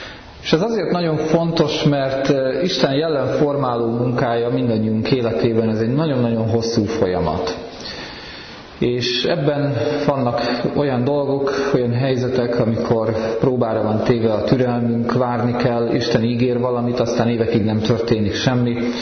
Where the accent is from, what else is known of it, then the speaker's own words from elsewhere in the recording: Budapest, Hungary; now in Békés, Hungary; Békésről vagyok. Itt egyébként pesti származású vagyok, aztán lelkipásztori hivatásomat kezdtem Békés megyében, ott vagyok már 20 éve, különféle gyülekezetekben. Békésen lakunk, ott építkeztünk